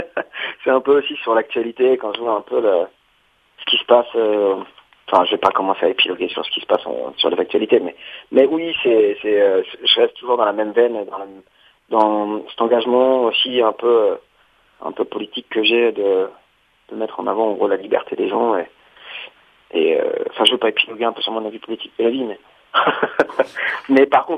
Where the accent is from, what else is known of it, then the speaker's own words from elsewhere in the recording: Auvergne-Rhône-Alpes, France; En tant que Auvergnat, on y reste.